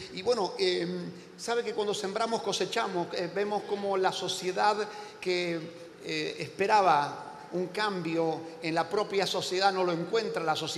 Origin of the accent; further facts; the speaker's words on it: San Rafael, Mendoza, Argentina; vengo de San Rafael, es Mendoza, por supuesto, es la segunda ciudad de la provincia.